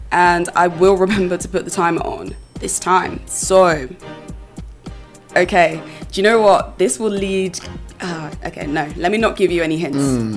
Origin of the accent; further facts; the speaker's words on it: Northampton, East Midlands, United Kingdom; I remember in my hometown in Northampton